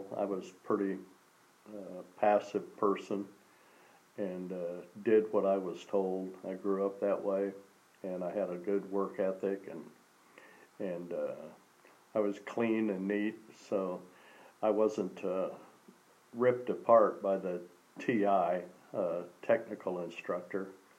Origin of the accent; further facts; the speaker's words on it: Georgia, United States; born there; "Sir, yes, sir. I was born in Georgia."